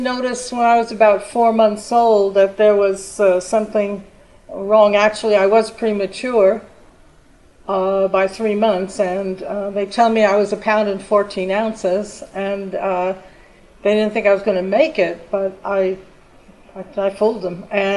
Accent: New York City, New York, United States; Okay, I was born in Brooklyn, New York, and spent most of the first 32 years in New York City and around the city and state.

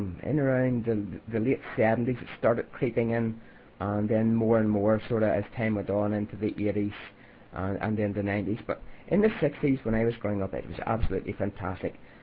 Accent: Belfast, Northern Ireland, United Kingdom; in my early days, like growing up in Belfast, especially, it was very much mixed.

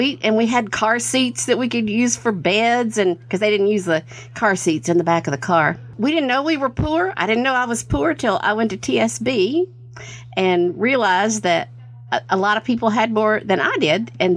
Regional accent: Newport, Tennessee, United States; born there; Well, I was born in Newport, Tennessee, which is a little town there.

